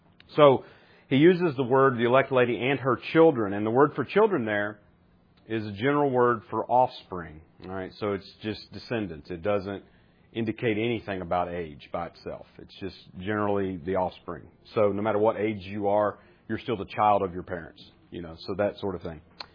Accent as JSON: {"language": "English", "region": "Appalachia", "country": "United States", "said": "Now, I have the distinct advantage of being an Appalachian American. Hillbilly. Okay? So we actually have a second person plural."}